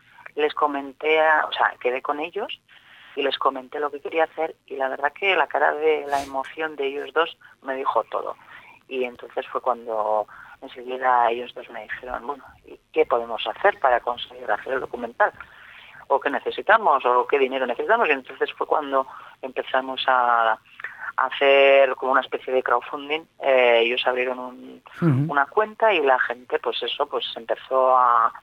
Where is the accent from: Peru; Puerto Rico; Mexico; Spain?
Spain; Ondarroa, Basque Country; yo soy de Ondarroa